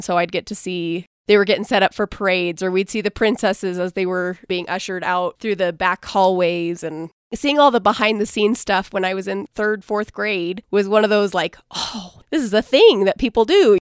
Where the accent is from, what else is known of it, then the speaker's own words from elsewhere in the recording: California, United States; Like I said, I grew up in California, so I've always had a huge passion for performing arts in general.